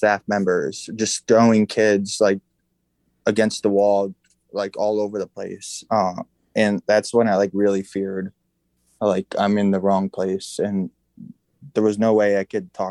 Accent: Greenwich, Connecticut, United States; I grew up in Greenwich, Connecticut, so over 1,000 miles away.

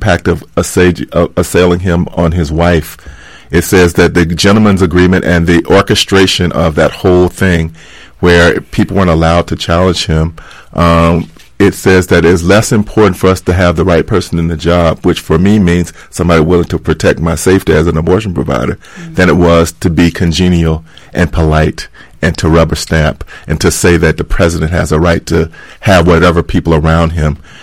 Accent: the South, United States; Well, growing up in the South with a lot of mothers around, the older women

